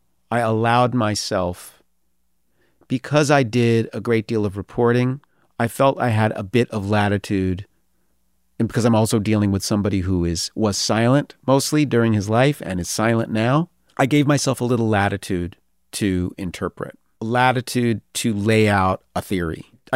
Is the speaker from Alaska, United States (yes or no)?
no; New York, United States; I'm from New York, he's from Detroit. I come from an upper middle class family.